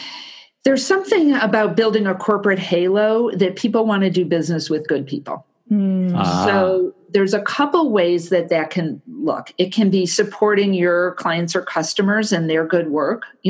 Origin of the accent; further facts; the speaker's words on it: Chicago, Illinois, United States; I'm from Chicago and they're a really big donor.